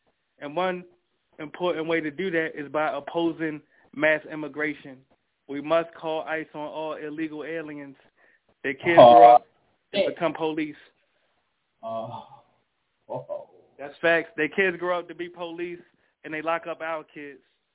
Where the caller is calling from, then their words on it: Maryland, United States; I'm calling from Maryland.